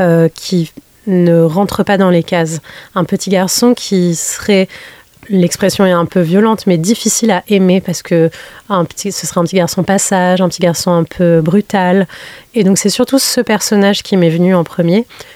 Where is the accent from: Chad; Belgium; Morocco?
Morocco; now in France; J'ai grandi au Maroc. Je suis marocaine de mes deux parents et ça a été une grande découverte pour moi de m'installer en France.